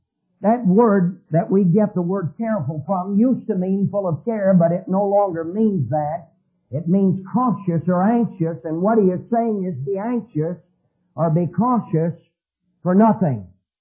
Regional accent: Asheville, North Carolina, United States; When I was a little boy growing up in Asheville, North Carolina, we had two little Boston Bull Terriers.

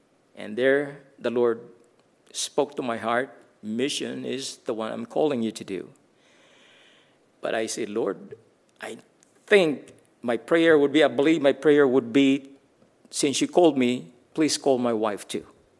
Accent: Philippines; first language Tagalog; English is a second language; now in United States; Well, I'm a Filipino. I've been in the States for 42 years now.

